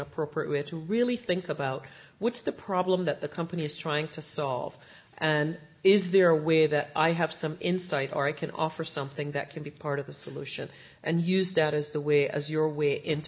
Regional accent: Northeast, United States; I come from the Northeast originally

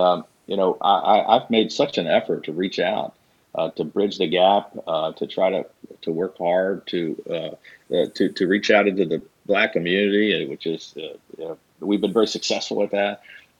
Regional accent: Maryland, United States; I grew up in Prince George's County as a lifelong fan of the team.

